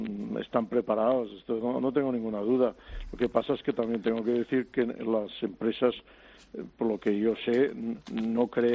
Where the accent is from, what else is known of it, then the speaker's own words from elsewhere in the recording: Catalonia, Spain; Pues claro, yo lo soy, catalán, español, europeo, y no pasa nada, ¿no?